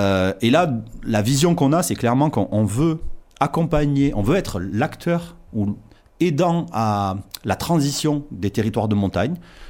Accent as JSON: {"language": "French", "region": "Occitanie", "country": "France", "said": "moi je suis originaire de pas très loin, je suis originaire du Gers et j'habite à l'entrée de la Vallée d'Or."}